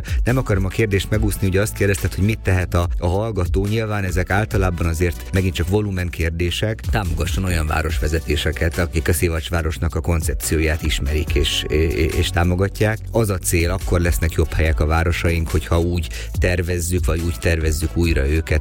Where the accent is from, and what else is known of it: Szeged, Csongrád-Csanád, Hungary